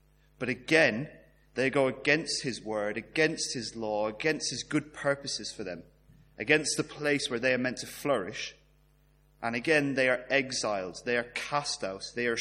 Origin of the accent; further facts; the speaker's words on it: Ireland; Most of you know I'm an Irishman and a pretty proud Irishman.